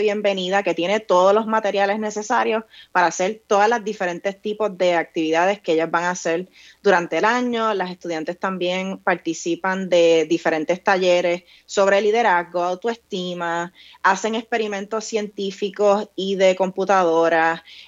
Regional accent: Vega Alta, Puerto Rico; Yo me crié en un campo en Vega Alta, Puerto Rico, y yo estaba rodeada de ciencia porque realmente yo me crié en la naturaleza. Yo en mi casa había vacas, gallinas.

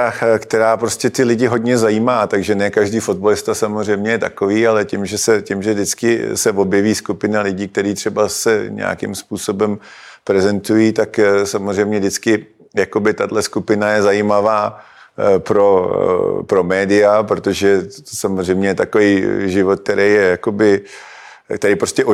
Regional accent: Plzeň, Plzeň Region, Czechia; born there; Je to moje rodiště.

